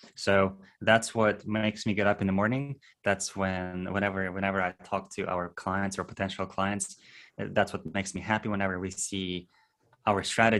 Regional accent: Houston, Texas, United States; Well, I am from Houston, Texas. This is where our air quotes headquarters are.

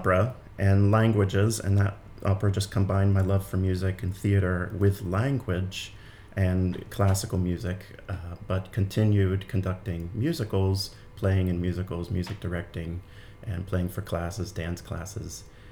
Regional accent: Pennsylvania, United States; And I played a lot of musical theater in high school at local community theaters where I grew up in Pennsylvania

